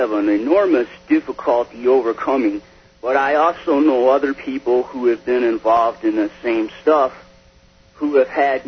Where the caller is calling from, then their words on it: Flint, Michigan, United States; I'm calling from Flint, Michigan.